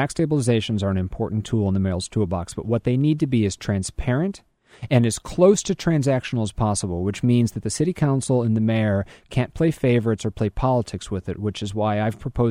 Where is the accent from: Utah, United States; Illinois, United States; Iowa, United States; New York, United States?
Illinois, United States; Chicago; I grew up in Chicago, as many people know, and my folks got divorced at a young age